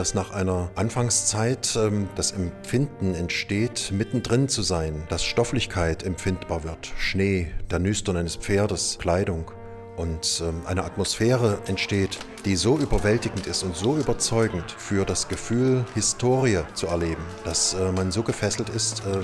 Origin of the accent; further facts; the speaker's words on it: Dresden, Saxony, Germany; Ich selbst bin gebürtiger Dresdner.